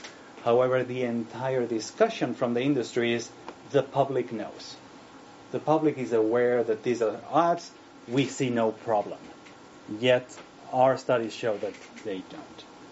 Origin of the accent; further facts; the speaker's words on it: Barcelona, Catalonia, Spain; English is a second language; moved away as an adult; now in Sweden; As I said, I live in Sweden, but I am originally from Barcelona.